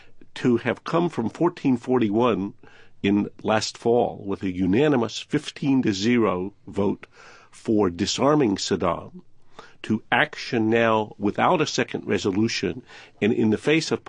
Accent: North Carolina, United States; since I come from North Carolina, I approve of this.

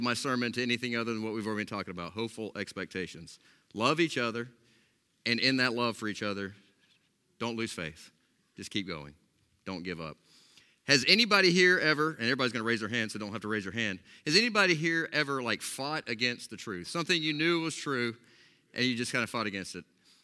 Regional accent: Florida, United States; I grew up in Florida.

